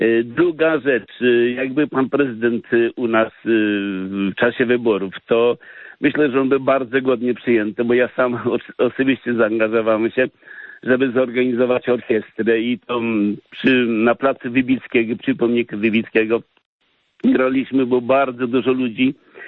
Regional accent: Kościerzyna, Pomeranian Voivodeship, Poland; I ja jestem dumny z tego, że jestem kościelakiem Kaszubą z Kiewiej Kości

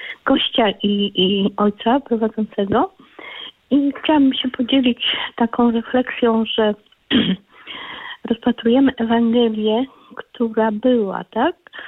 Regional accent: Pomeranian Voivodeship, Poland; z Pomorskiego.

